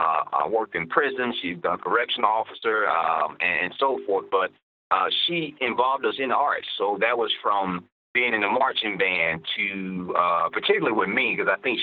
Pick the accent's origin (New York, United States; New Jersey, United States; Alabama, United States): Alabama, United States; Birmingham; You know, again, I'm from Birmingham, and I'm an 80s baby, so that's given my age.